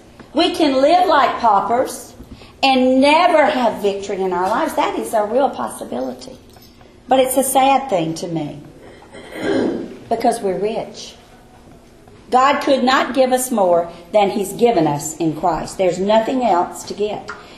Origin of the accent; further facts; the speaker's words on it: United States; Now, I'm an American citizen.